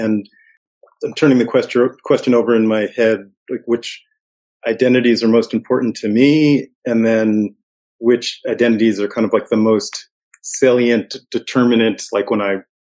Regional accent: New York, United States; And I grew up in the suburbs of New York, Westchester.

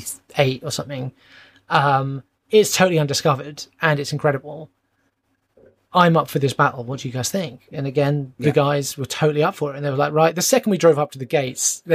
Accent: England, United Kingdom; I'm English and Dom's English.

